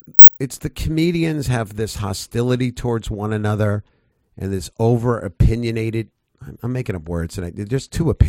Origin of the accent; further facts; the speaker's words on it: New York, United States; Growing up in Brooklyn, New York, and going to public school, I guess I don't want to spar.